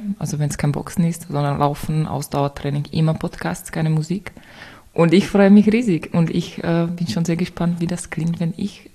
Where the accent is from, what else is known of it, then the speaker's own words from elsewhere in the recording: Czechia; German is a second language; moved away as an adult; now in Vienna, Austria; Ich komme ursprünglich aus Tschechien. Ich bin 2015 nach Wien gezogen, eigentlich nur für ein Semester, Germanistik. Und seitdem bin ich hier. Das heißt, im September sind das schon 7 Jahre.